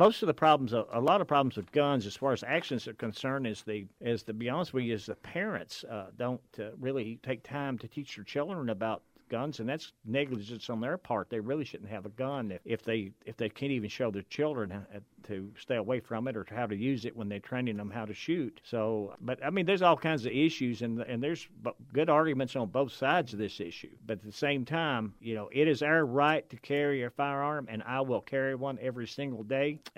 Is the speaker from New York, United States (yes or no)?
no; Kentucky, United States; Of course, I'm from Eastern Kentucky, and I was raised with guns in the house